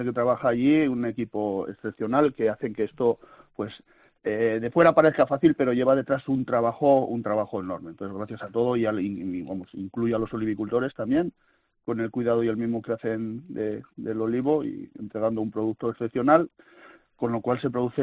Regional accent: Arellano, Navarre, Spain; yo recuerdo en Arellano, soy de Arellano

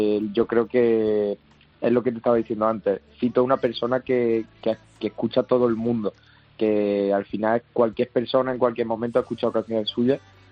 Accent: Montilla, Andalusia, Spain; now in Madrid, Spain; la estudiaba allí en Córdoba, yo soy de Montilla

